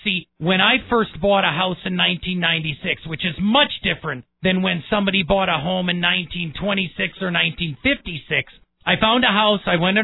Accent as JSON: {"language": "English", "region": "Wisconsin", "country": "United States", "said": "Now, this is near and dear to my heart because I'm from Wisconsin."}